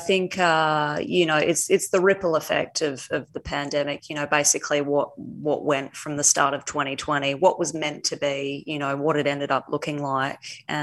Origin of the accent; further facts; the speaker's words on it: Western Australia, Australia; also born or lived in England; thought that maybe I would be hanging out in my hometown in regional WA for a couple of weeks till it all blew over and into my third year of being back in Australia.